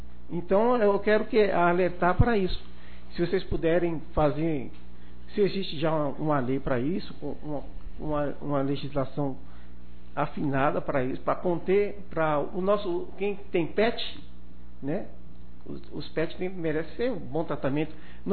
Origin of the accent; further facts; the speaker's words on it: São Paulo, Brazil; born there; now in Coronel Xavier Chaves, Brazil; eu sou nascido em São Paulo, minha família é daqui.